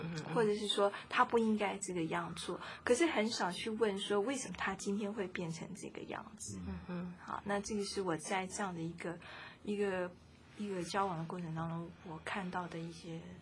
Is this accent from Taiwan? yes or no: no; China; accent: Chinese; 我们中国人不习惯用肢体语言去表达我们的情感